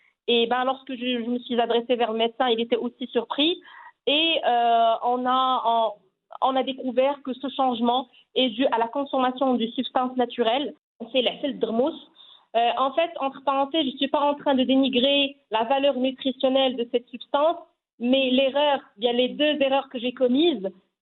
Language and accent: French; Casablanca, Casablanca-Settat, Morocco; j'ai 27 ans. Je suis de Casablanca, j'ai toujours habité à Casa et je suis d'origine de Khribga.